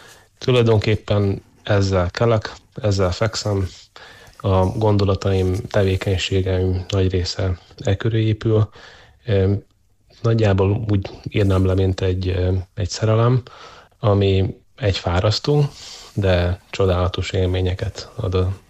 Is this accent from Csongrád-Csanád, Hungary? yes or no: yes; Szeged, Csongrád-Csanád, Hungary; Igazából én egy tőzsgyökeres szegedi vagyok. Annak idején a tanulmányaimat is Szegeden végeztem.